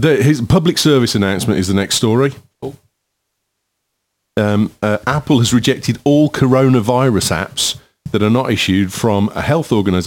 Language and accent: English; Birmingham, West Midlands, United Kingdom; no, I'm a Brummie through and through